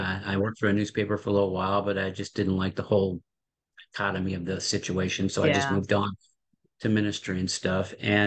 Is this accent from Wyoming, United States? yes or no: yes; Sheridan, Wyoming, United States; I grew up in Sheridan, Wyoming. Big difference.